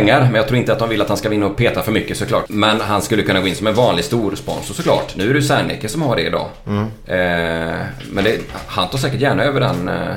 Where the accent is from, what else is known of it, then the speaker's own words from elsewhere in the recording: Lysekil, Västra Götaland County, Sweden; Jag kom ju från Lysekil från början.